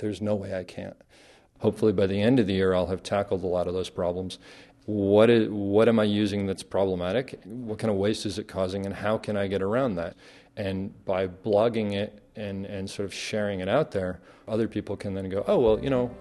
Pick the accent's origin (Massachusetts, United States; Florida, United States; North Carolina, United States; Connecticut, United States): Connecticut, United States; now in California, United States; I grew up in Connecticut, and anybody in Connecticut who heard me calling this a basement and saw it would sort of laugh at me.